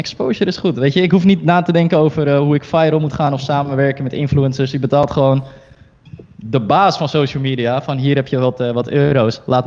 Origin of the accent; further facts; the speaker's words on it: Netherlands; born there; Ik kom zelf, mijn ouders komen uit China. Ik ben geboren in Nederland.